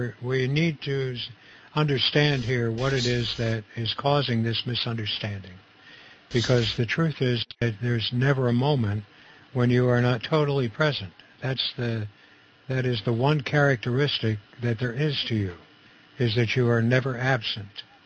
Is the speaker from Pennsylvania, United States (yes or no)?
no; Camden, New Jersey, United States; I'm from New Jersey, too. I was born and raised in Camden.